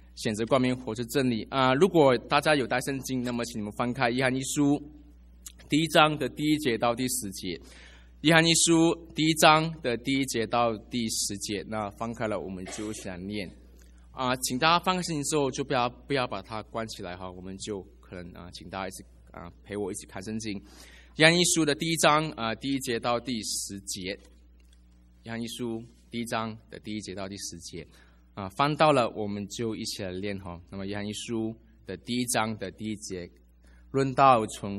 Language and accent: Chinese; Malaysia; 我是马来西亚人，我常告诉各位，因为我之前想跟大家表达一个信息，就是说我们马来西亚人在新年佳节的时候，我们对人说新年快乐，